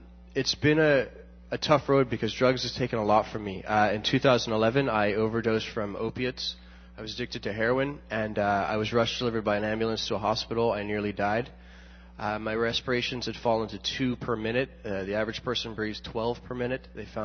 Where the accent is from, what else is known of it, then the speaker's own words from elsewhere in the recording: Bermuda; I'm 27 years old, and I'm from Bermuda.